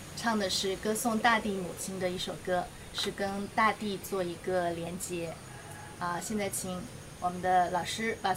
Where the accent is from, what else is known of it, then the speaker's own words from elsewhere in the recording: China; 对我们中国人来说很难，所以我们可以用另外一个音代替，就是日。